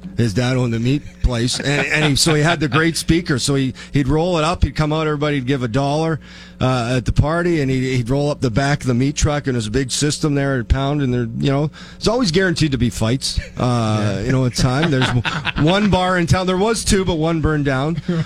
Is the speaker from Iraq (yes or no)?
no; Neepawa, Manitoba, Canada; Oh, go to my hometown, Neepawa, Manitoba. It's a town of 4,000.